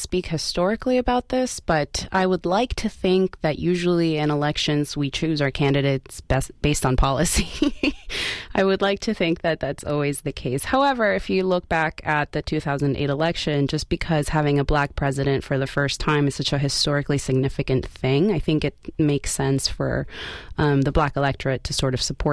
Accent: Peru; now in United States; I'm Latina. I'm from Peru, and I am white.

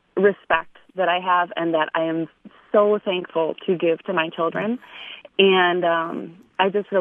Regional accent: Taylors Falls, Minnesota, United States; I grew up in Taylor's Falls, and growing up there, it has really given me, I'm just a lifelong reverence for the St. Croix, and I now live about three blocks from the Kinnickinnick River

